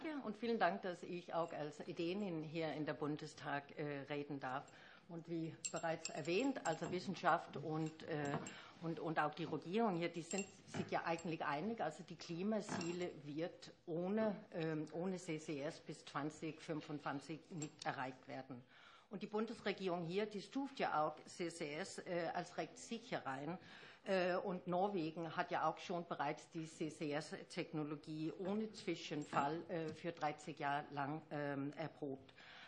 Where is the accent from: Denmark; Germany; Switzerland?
Denmark; German is a second language; Und in Dänemark, in meinem Heimatland, dann haben wir schon gezeigt, wie das vor sich geht.